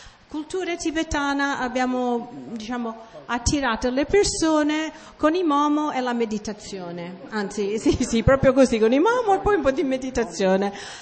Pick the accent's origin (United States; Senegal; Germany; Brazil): United States; Italian is a second language; now in Italy; sono americana, mezzo italiana, e vivo in Italia da tantissimi anni, ma nel 2008-2009 ho potuto vivere un anno a Dharamsala.